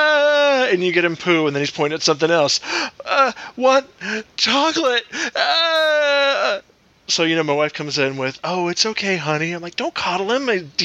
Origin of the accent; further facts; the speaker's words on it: San Diego, California, United States; I love San Diego. I'm from San Diego.